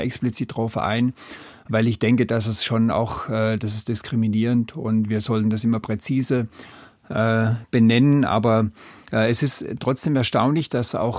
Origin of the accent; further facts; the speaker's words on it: Calw, Baden-Württemberg, Germany; born there; Ich bin in Calw geboren, ist nicht so weit weg.